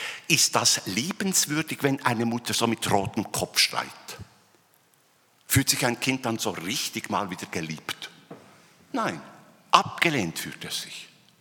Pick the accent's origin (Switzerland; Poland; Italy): Switzerland; Bern; ich komme ja aus dem Kanton Bern und man spricht ja von uns, dass wir etwas langsam sind.